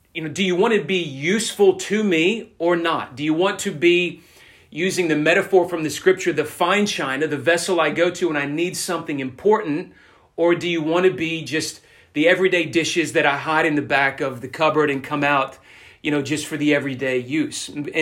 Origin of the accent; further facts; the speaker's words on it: United States; I grew up in the United States.